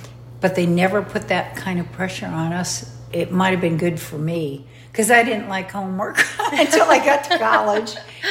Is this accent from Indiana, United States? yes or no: yes; South Bend, Indiana, United States; South Bend, Indiana. I was the third of seven kids.